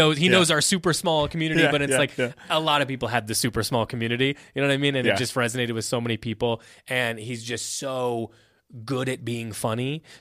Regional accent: Indiana, United States; So we're both from the Midwest. I'm from Indiana and Chase is from Ohio.

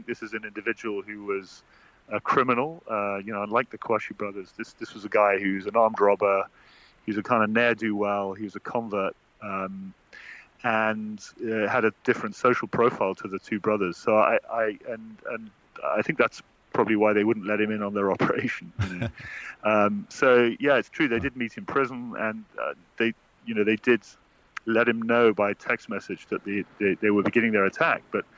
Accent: United Kingdom; as a Brit.

